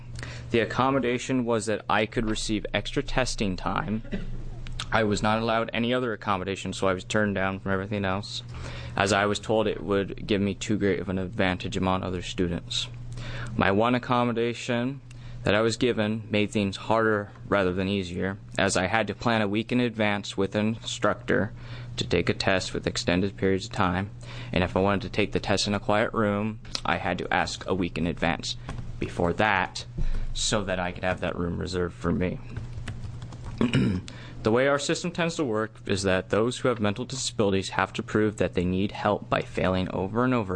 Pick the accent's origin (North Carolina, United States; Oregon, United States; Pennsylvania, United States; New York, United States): Oregon, United States; Eugene; college student from Eugene. I attend Lane Community College, and I just completed my first year.